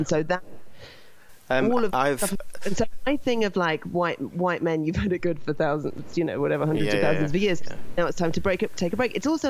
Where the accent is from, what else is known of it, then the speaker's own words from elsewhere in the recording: London, United Kingdom; born there; I was born in London.